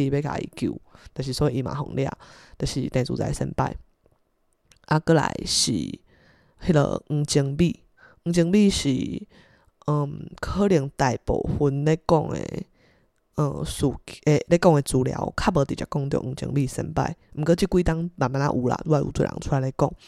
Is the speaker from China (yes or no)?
no; Taiwan; 就是我认为我们台湾人应该这么认真跟这件事情